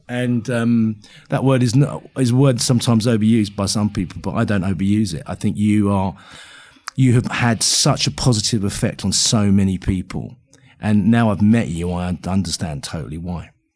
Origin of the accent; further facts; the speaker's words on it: East of England, United Kingdom; I'm a kid from Essex.